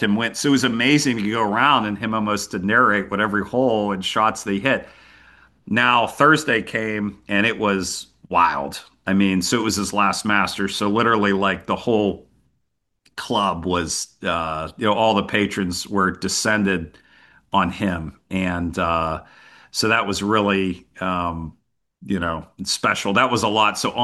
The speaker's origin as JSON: {"language": "English", "town": "Pittsburgh", "region": "Pennsylvania", "country": "United States", "said": "We played at a friend of ours, because I was, I'm from Pittsburgh, set us up in a practice round on Tuesday."}